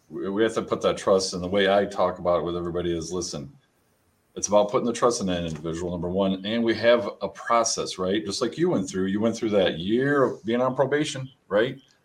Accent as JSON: {"language": "English", "town": "Grand Rapids", "region": "Michigan", "country": "United States", "tie": "born or raised there", "said": "I grew up in Grand Rapids"}